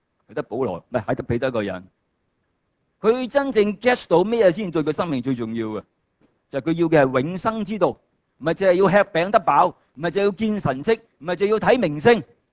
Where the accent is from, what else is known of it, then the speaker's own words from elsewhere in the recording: Hong Kong; 我哋香港人